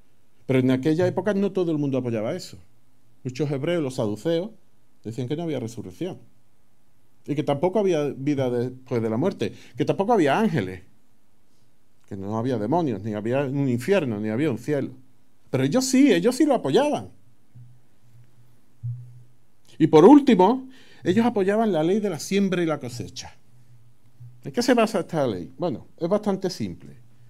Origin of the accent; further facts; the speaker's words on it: Andalusia, Spain; Muchos de nosotros, pues somos andaluces pura cepa. Yo miro para atrás y yo no encuentro un descendiente que no sea andaluz.